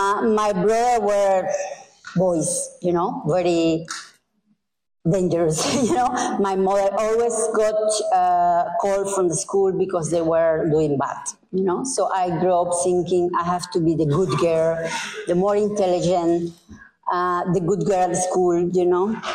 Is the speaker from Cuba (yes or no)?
yes; Cuba; English is a second language; I am from Cuba. You may be here from my accent